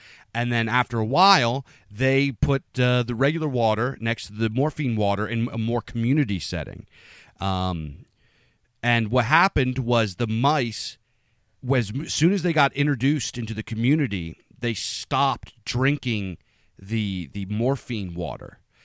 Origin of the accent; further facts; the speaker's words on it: Pennsylvania, United States; It was horrible here, especially like in my hometown, and you know, here in PA, we got absolutely smashed with it.